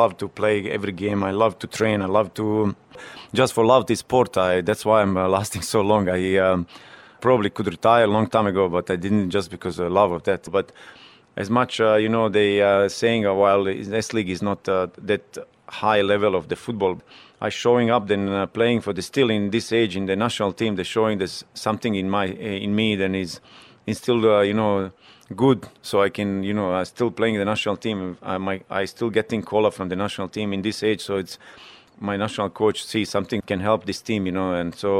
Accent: Bosnia & Herzegovina; now in Singapore; my hometown when I come from Bosnia. Before war, we was a kind of multi-ethnic country and city where I used to grow up in my hometown.

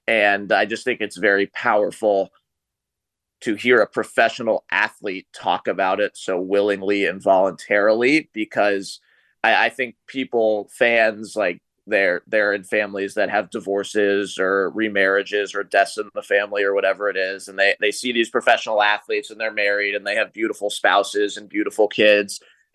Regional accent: Pittsburgh, Pennsylvania, United States; I'm originally from Pittsburgh, so I followed his 3 years with the Penguins

